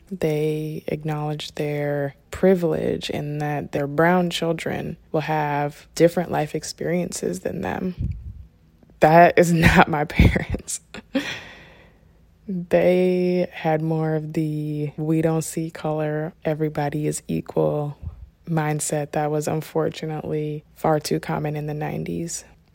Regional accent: North Dakota, United States; born there; So I was born in North Dakota and I was adopted when I was about 6 weeks old.

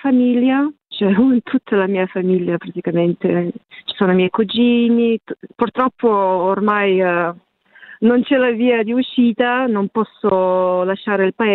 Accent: Yekaterinburg, Sverdlovsk Oblast, Russia; Italian is a second language; now in Italy; Sono russa. Il confine ufficiale tra Europa e Asia è la montagna Urali. La città si chiama Yekaterinburg.

